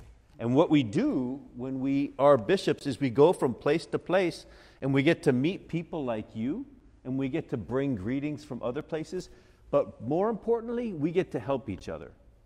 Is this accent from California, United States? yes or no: yes; San Diego, California, United States; you know what's happening back in my hometown? I'm from San Diego.